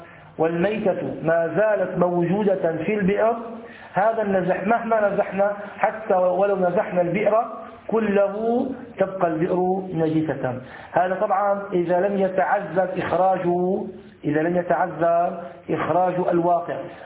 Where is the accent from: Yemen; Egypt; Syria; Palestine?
Syria; والعوام تقول له أبو بريص، هذا عندنا في الشام، بس الظاهر كلمة أبو بريص هذه عبارة غير متداولة يعني في باقي الدول الإسلامية، فعندنا العوام في سوريا فقط